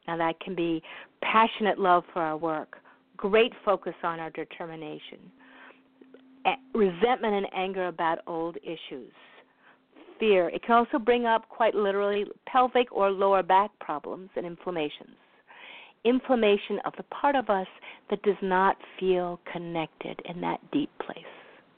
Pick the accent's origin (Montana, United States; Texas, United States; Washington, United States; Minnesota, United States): Minnesota, United States; St. Paul; I'm from St. Paul, Minnesota